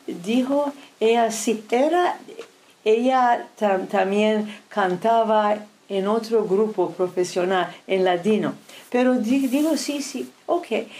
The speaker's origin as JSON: {"language": "Spanish", "country": "Turkey", "tie": "born or raised there", "first_language": "French", "second_language": "Spanish", "moved": "yes", "said": "estaba en la Turquía"}